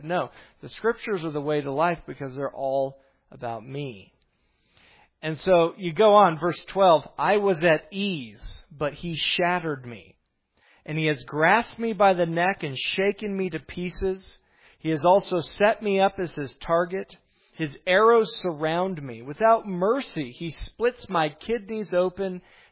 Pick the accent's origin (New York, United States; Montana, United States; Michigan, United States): Montana, United States; So here we come from Montana, like having never been on waves.